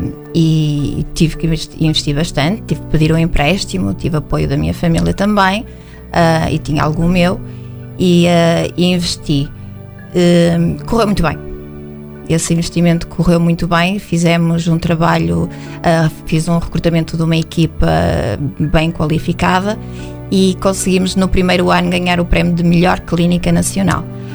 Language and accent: Portuguese; Viana do Castelo, Portugal; abrir uma clínica em Viana, que é a minha terra